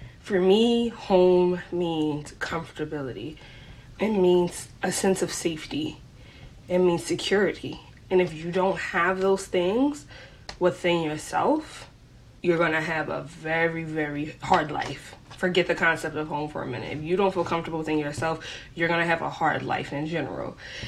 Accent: Philadelphia, Pennsylvania, United States; I grew up in Philly, born and raised. So Philly, for example, is one of my homes. It'll always be home.

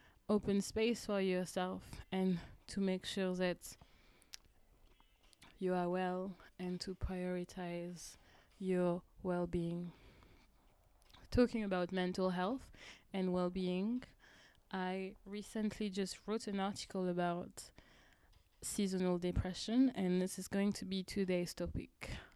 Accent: France; English is a second language; moved away as an adult; now in United Kingdom; Bear in mind that I was raised in France. I lived in France until I was 18. And when I turned 18, after I finished, I guess, the equivalent of high school, lycée in France, so I did my baccalaureate, I decided to come to the UK.

